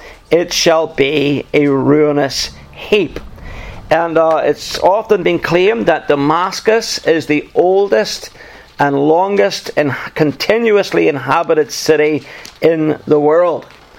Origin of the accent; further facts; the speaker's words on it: United Kingdom; from my part of the world in Scotland and Wales are sometimes referred to by our American brethren as being English. As if. But obviously you know we're not English, and we know we're not English.